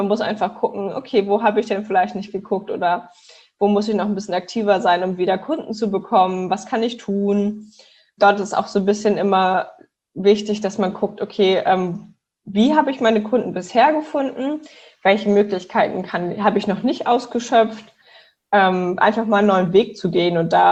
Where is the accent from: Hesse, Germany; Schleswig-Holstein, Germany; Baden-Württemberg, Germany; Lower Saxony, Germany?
Schleswig-Holstein, Germany; Kiel; also ich komme aus Kiel.